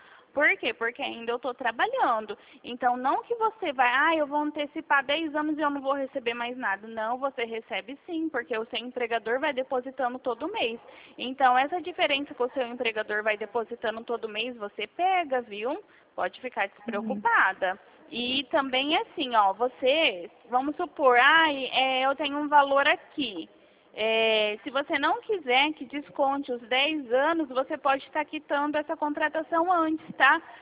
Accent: Dracena, São Paulo, Brazil; Eu sou aqui de Dracena

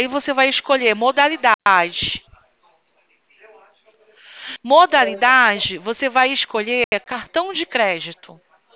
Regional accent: Campo Grande, Mato Grosso do Sul, Brazil; also born or lived in São Paulo; eu tenho, mas eu sou pantaneira, sou de Campo Grande, Mato Grosso do Sul. Mas morei

